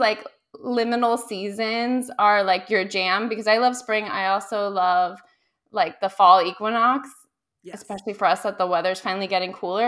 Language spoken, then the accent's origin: English; Miami, Florida, United States; I grew up in Miami, so people say we don't have seasons, but as a native Miamian who's constantly outside, I do feel the little shifts